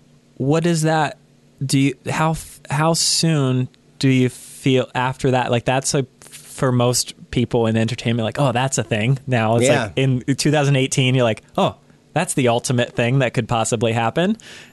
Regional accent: Pennsylvania, United States; I grew up in Pennsylvania.

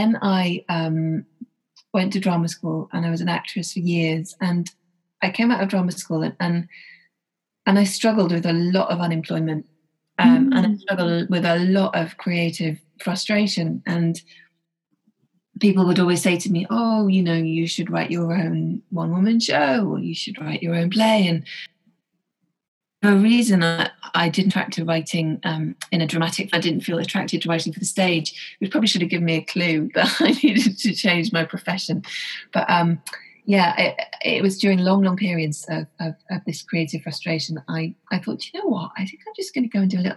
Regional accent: England, United Kingdom; I'm a novelist. I'm English

